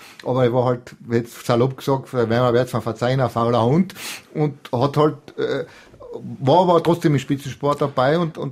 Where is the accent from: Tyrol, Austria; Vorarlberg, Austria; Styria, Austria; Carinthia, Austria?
Tyrol, Austria; Als Tiroler muss man es dazu erzählen.